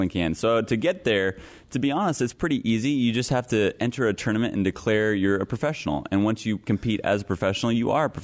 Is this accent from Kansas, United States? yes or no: yes; Hutchinson, Kansas, United States; I grew up in Hutchinson, Kansas, the heartland of America.